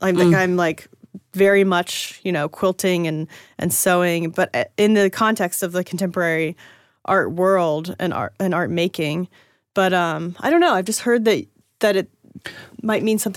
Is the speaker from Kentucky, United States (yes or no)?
yes; Lexington, Kentucky, United States; now in New York, United States; I am originally from Kentucky, from Lexington, Kentucky, but I have been living in New York for about 10 years now